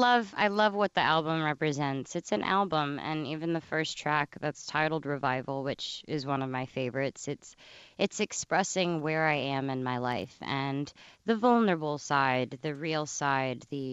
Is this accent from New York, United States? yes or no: no; Texas, United States; I needed to continue to eat some of the things that I've always wanted because I'm from Texas.